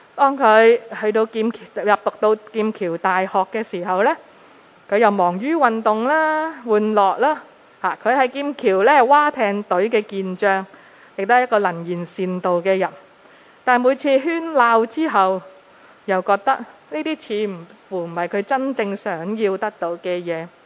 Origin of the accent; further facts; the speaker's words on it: China; 我们是中国人不觉得了